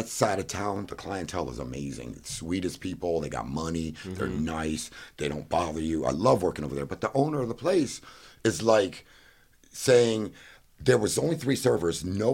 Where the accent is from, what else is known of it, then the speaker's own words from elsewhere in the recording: Fort Lauderdale, Florida, United States; also born or lived in Miami; I was born in Miami, born in Fort Lauderdale, and raised.